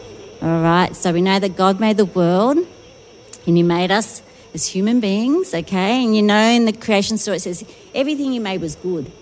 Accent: Sydney, New South Wales, Australia; So I'm from Sydney, here in New South Wales

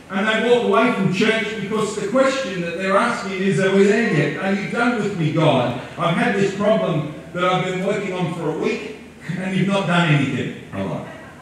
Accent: Orange, New South Wales, Australia; When I was growing up, I grew up in West New South Wales in Orange Core

